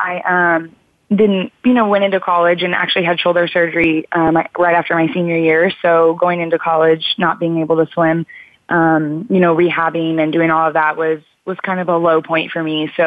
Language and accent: English; Texas, United States; Obviously, I grew up in Texas, so it's what we grew up with.